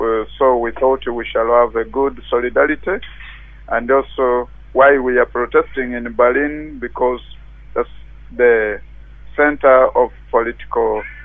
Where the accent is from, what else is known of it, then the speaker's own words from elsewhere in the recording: Uganda; moved away as an adult; now in Germany; from Uganda. I'm 35 years old. I'm in Deutschland since 2010 August. I came here seeking for asylum.